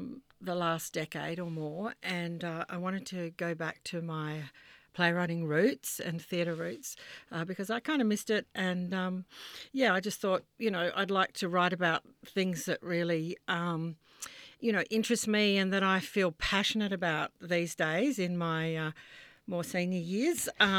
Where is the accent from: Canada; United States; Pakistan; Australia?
Australia; Western Australia; and I'm from Western Australia.